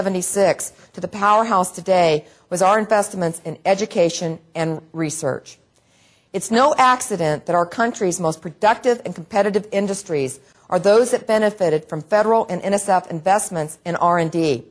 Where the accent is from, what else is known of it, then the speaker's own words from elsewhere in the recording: Oregon, United States; I grew up in Oregon, where a mouse was a furry rodent.